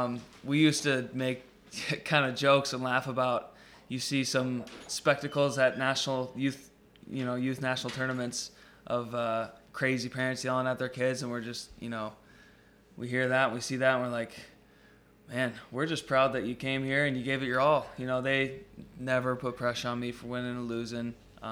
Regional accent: Minnesota, United States; And, you know, we're lucky being from Minnesota.

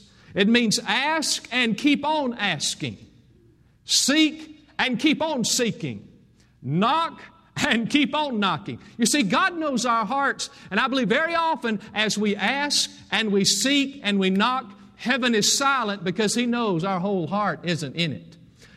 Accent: Bible Belt, United States; and of course I'm from the Bible Belt, and Mom and Dad took me to the church

